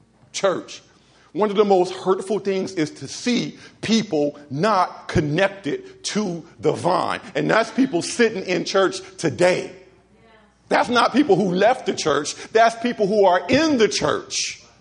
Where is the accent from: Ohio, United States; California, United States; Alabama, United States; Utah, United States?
California, United States; Los Angeles; I'm from L.A. Did I tell you guys I'm from Los Angeles?